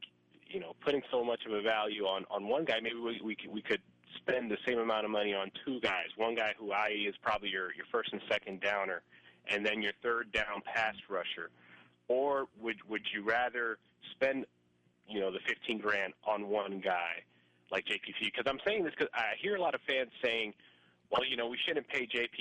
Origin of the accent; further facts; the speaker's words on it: New York, United States; moved away; especially for me, pretty much growing up in New York and moving down here, you know, to find work.